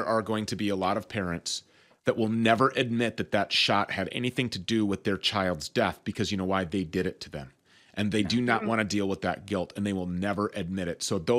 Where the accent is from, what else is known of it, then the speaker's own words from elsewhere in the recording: Minnesota, United States; Curable, right here in my home state of Minnesota, all the hemp is sourced here, family-owned business.